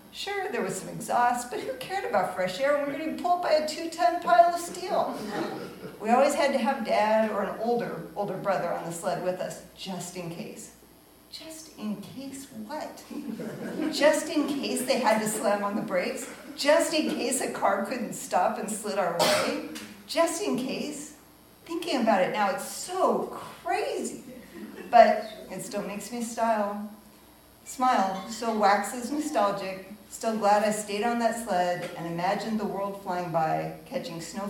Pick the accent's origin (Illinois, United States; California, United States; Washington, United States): Washington, United States; Growing up in Western Washington State, they didn't happen often.